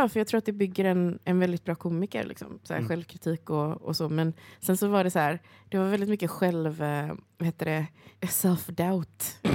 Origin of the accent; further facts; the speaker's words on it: Sweden; Jag är svensk. Det är det. Jag kör att jag är svensk och kines.